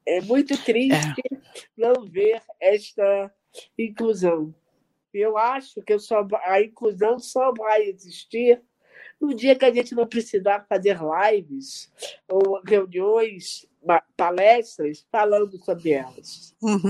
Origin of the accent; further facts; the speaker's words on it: Rio de Janeiro, Brazil; now in Curitiba, Brazil; eu formei em jornalismo no Rio de Janeiro, que eu sou carioca.